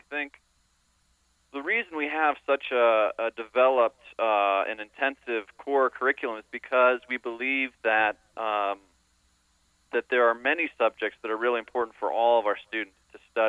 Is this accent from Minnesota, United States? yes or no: no; Colorado, United States; I applied because I'm from Colorado. My wife's from Alaska. We're not exactly big city people.